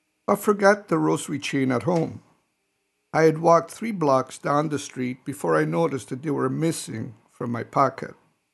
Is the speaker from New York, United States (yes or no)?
yes; Manhattan, New York, United States; I was 32 years old, born and raised in Manhattan, New York.